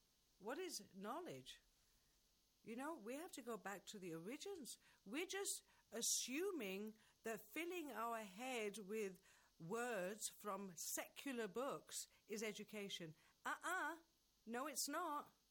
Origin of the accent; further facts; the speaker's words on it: England, United Kingdom; I'm from England and I live here.